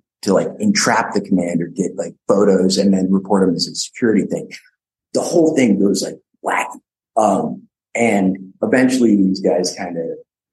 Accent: Utah, United States; born there; I was born in Utah.

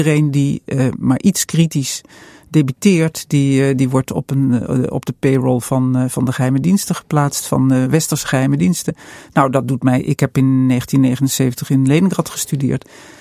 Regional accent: Netherlands; En ik zei, mevrouw, ik kom uit Nederland.

